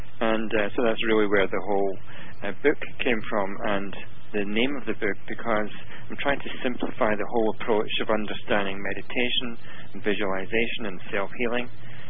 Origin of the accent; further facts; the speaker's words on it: Glasgow, Scotland, United Kingdom; Well, I'm from Scotland. I was born in Glasgow a long time ago.